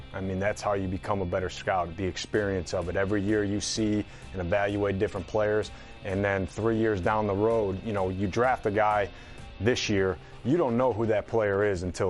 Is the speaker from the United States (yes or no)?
yes; Buffalo, New York, United States; Yeah, no, I grew up in New York, Buffalo, New York.